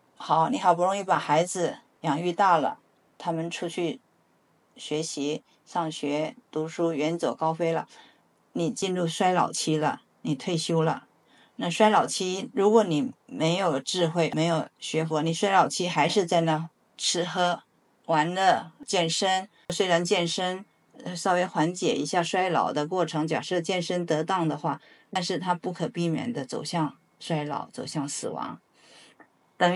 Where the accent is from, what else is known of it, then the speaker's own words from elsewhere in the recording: China; 所以我们中国人经常说